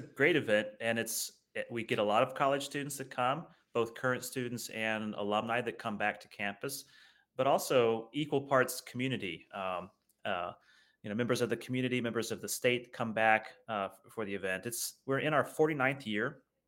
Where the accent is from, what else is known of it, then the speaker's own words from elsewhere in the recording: Indiana, United States; also born or lived in Kansas City; I am from Indiana originally, studied throughout the Midwest. I moved here from Kansas City, where I did my doctorate.